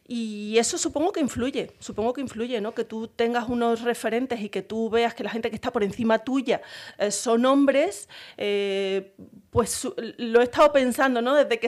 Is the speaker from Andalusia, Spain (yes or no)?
yes; Coria del Río, Andalusia, Spain; moved away as an adult; also born or lived in Seville / Madrid; yo soy de Sevilla, bueno, nací en Sevilla, pero viví durante mi infancia hasta los 18 años en Coria del Río y luego me fui a Madrid a estudiar física